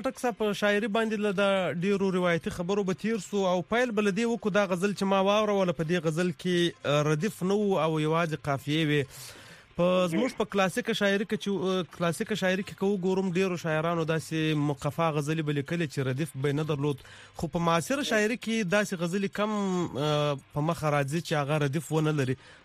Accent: Khyber Pakhtunkhwa, Pakistan; accent: Khattak; که دا وایم د خټکو لهجه خو هم دا زما لهجه

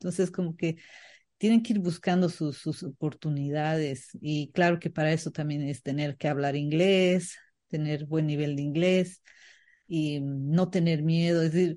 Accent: Bolivia; son esas limitaciones como bolivianos que no que te limitan

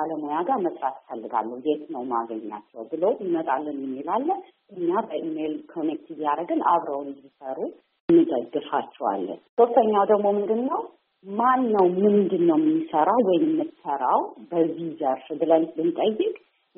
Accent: England, United Kingdom; also born or lived in Ethiopia; እኔ ኢትዮጵያ ተወልጄ እንግሊዝ ሀገር ነው ያደግኩት

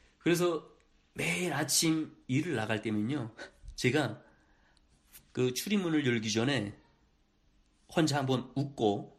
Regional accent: North Korea; now in South Korea; 대부분 북한에서 왔다는 것에 대해서 제 고객분들이 굉장히 흥미로워했어요.

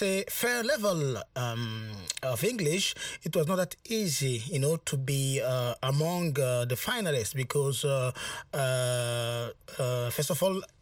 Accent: Burkina Faso; I'm a journalist and I come from Burkina Faso.

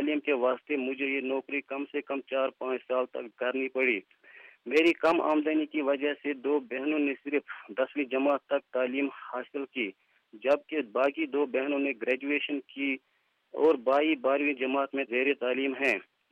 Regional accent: Sopore, Jammu and Kashmir, India; میں بوٹنگو سوپور کشمیر کا رہنے والا ہوں. پیشے سے میں ایک سرکاری اسکول میں مدرس ہوں. اسکولی ریکارڈ کے مطابق میرا جنم 19 جنوری 1977 عیسوی کو ایک پسماندہ خاندان میں ہوا.

